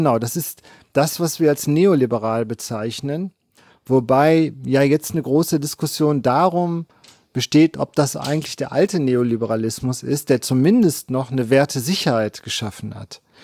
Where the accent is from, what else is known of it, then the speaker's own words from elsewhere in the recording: East Germany, Germany; ja im Osten und als ich nach Bielefeld gekommen bin, habe ich zur Verunsicherung meiner Studierenden immer gesagt, ich bin Ossi.